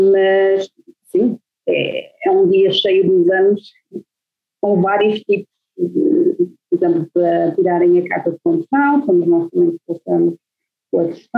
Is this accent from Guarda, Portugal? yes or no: no; Braga, Portugal; now in Norway; eu sou de Braga e eu queria ir para a medicina